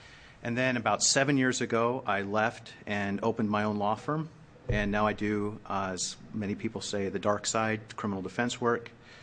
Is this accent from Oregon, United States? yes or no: yes; Salem, Oregon, United States; I live here in Salem. I grew up in Salem